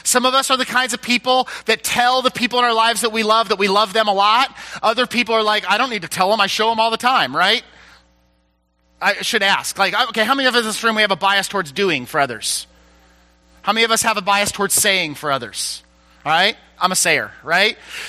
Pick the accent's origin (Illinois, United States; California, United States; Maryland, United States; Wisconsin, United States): Illinois, United States; Peoria; I'm from Peoria. I grew up in a Baptist church in rural Peoria. This is my home.